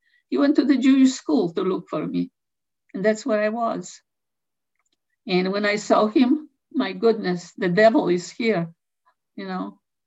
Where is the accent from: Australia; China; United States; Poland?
Poland; English is a second language; now in Israel; "No, I'm from Poland."